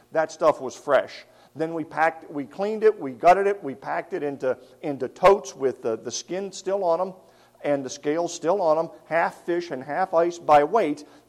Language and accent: English; Alaska, United States; the Bristol Bay coast of Alaska. That's my home state where I'm from.